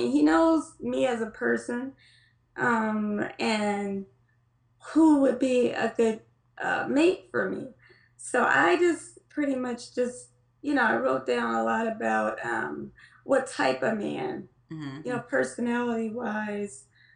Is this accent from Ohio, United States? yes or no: yes; Cleveland, Ohio, United States; Because I actually, growing up in Cleveland, our neighborhood pharmacy and our neighborhood pharmacist was African American.